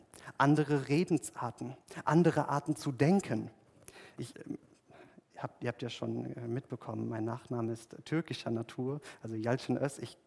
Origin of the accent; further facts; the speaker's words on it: Büttelborn, Hesse, Germany; Ich bin ja in Büttelborn aufgewachsen, dort haben wir mehr über den Sauerkraut gesprochen.